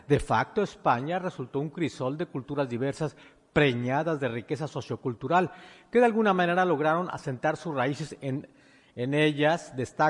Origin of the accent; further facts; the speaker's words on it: Xalapa, Veracruz, Mexico; Yo vengo de Veracruz, México, y en particular de la ciudad de Jalapa.